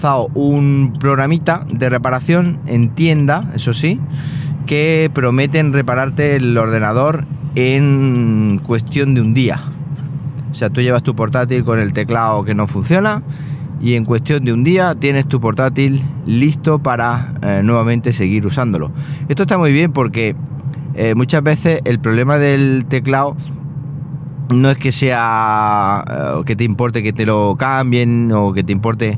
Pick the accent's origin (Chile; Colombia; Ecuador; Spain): Chile; cuando estuve en Chile, en mi pueblo